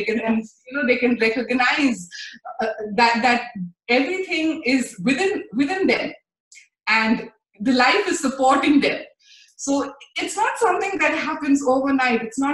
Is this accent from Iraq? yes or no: no; India; Even though I'm an Indian, I'm not good with it.